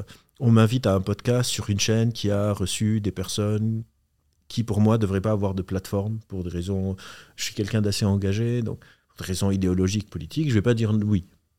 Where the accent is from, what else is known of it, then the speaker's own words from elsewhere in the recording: Lebanon; moved away; Évidemment, j'ai bossé, quand je suis arrivé du Liban, j'avais aucun rond, etc. J'ai fait tout et n'importe quoi comme taf.